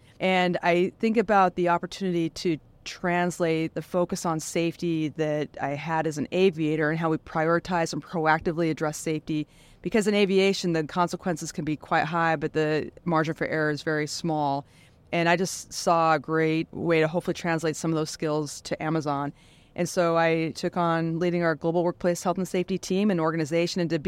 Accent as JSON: {"language": "English", "region": "Montana", "country": "United States", "said": "Well, I'm originally from Montana. When I was about 7 years old, my folks took me to an air show."}